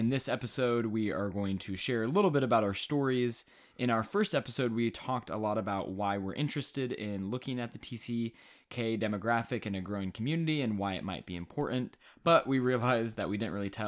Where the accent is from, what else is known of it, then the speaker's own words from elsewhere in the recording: China; moved away as an adult; now in United States; We talked about Chinese school, our shared experience growing up in China, attending Chinese school